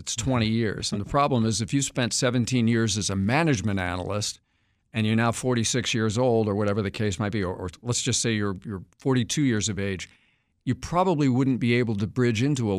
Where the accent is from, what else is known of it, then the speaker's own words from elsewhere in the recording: United States; I get an assignment in a field office, for example, that's outside my hometown, which is near Kansas City.